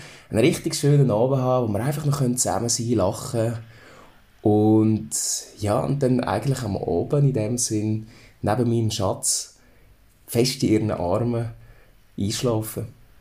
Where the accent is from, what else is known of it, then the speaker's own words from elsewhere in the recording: Lucerne, Switzerland; now in Berlin, Germany; ich bin 29. Ich bin im Kanton Luzern aufgewachsen, lebe aber jetzt schon seit 8 Jahren in Berlin.